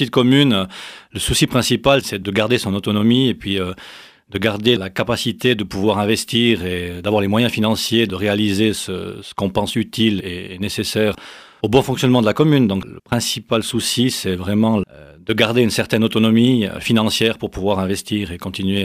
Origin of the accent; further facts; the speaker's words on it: Veysonnaz, Valais, Switzerland; Je suis originaire de Vézona, j'ai fait toutes mes écoles là. Ensuite, j'ai fait des études à Lausanne, des études d'ingénieur géomètre. J'ai travaillé quelques années à Zurich et ensuite je suis revenu sur le Valais.